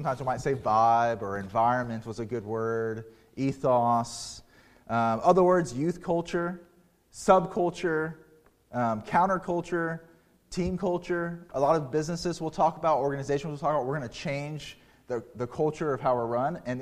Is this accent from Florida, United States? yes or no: yes; Florida, United States; I grew up in South Florida, which is not the South, right, culturally. And when I moved up from South Florida to North Carolina, I was a little bit of a culture shock.